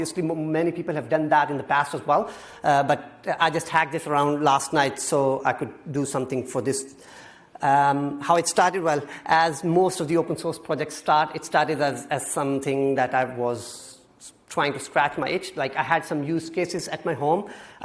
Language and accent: English; Pakistan; I come from Pakistan.